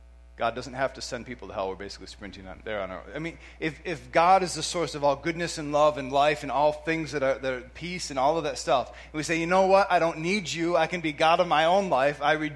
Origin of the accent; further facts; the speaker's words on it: United States; Now, as an American, this makes me uncomfortable, right?